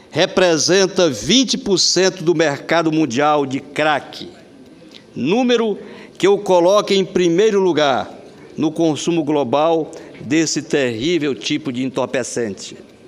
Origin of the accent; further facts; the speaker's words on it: Rondônia, Brazil; Nós, que somos de Rondônia, senhora Presidente